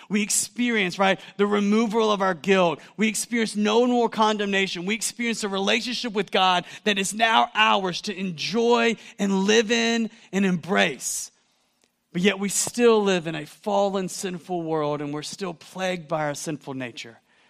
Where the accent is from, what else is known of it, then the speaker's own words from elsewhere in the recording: Atlanta, Georgia, United States; I was from the Atlanta area, I snatched her before anybody else could.